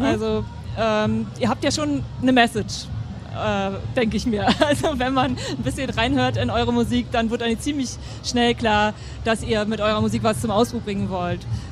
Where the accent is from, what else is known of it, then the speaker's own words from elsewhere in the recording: Berlin, Germany; now in Tübingen, Germany; Ich komme nämlich aus Berlin und bin jetzt in Tübingen.